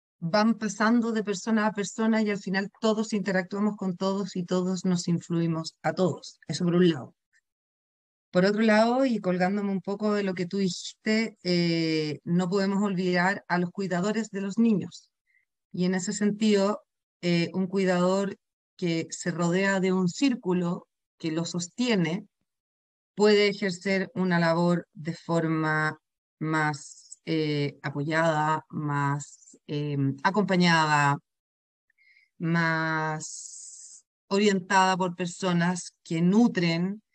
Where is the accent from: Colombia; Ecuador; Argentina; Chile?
Chile; como dijiste tú, soy chilena, soy psicóloga, soy mamá de 3 niños de 12, 9 y 5 años.